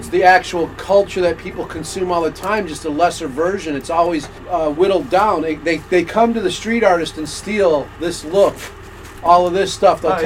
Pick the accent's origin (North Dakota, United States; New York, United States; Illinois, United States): Illinois, United States; Chicago; now in Astoria, United States; I'm from Chicago, but I live in Astoria now, and it's a real hell for me.